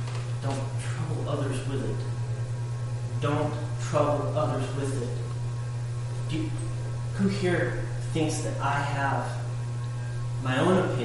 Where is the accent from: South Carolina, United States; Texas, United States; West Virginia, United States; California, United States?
Texas, United States; Wichita Falls; after I greeted some other brothers, whom I know from Wichita Falls, my hometown.